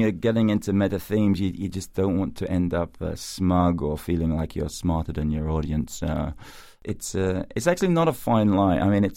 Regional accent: England, United Kingdom; I grew up in England

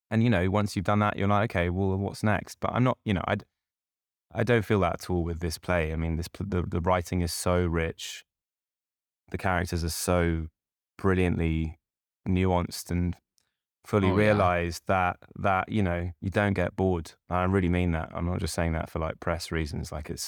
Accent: United States; born there; also born or lived in England; I was born in America and I grew up largely in, I was completely anglicized basically, as you can hear, and by my education, my mother herself is very English.

